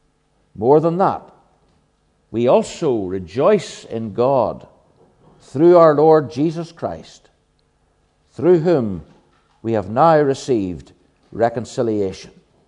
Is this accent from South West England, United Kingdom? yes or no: no; Belfast, Northern Ireland, United Kingdom; The first 11 years of my life were spent growing up in East Belfast, about 600 yards from the Woodstock Church building, where my sister and I, with two of my cousins, went to Sabbath school every Sabbath afternoon.